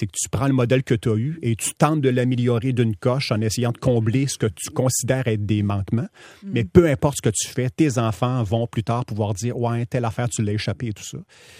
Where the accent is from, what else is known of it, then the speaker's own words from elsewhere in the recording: Quebec City, Quebec, Canada; Quartier Saint-Sacrement. Mon père avait un commerce là, pendant 25 ans, une quincaillerie. Avant que je naisse, mes parents et mes frères et sœurs habitaient au-dessus du commerce.